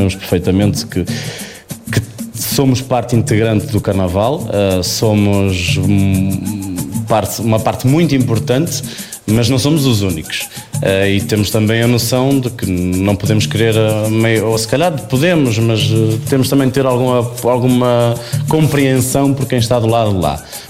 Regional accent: Portugal; Como bom português que somos, deixamos tudo para a última.

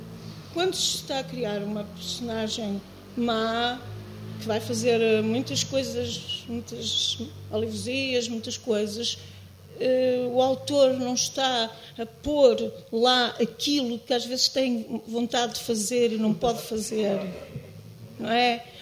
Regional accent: Azores, Portugal; eu vou meter aqui uma colher porque eu sou de lá, uma ilha dos Açores

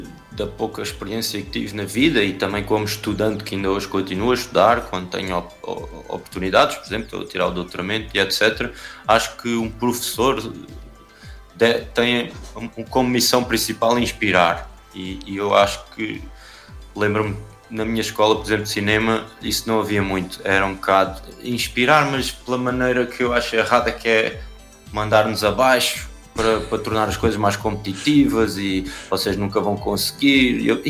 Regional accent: Santiago do Cacém, Alentejo, Portugal; eu sou natural de Santiago de Cacém, que é uma terra no Alentejo litoral, e que quando eu cresci lá, na minha juventude

